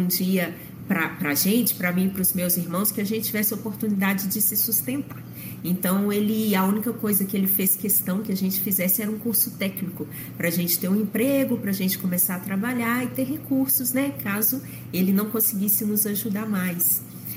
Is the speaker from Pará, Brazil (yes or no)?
no; Belo Horizonte, Minas Gerais, Brazil; eu sou aqui de Belo Horizonte mesmo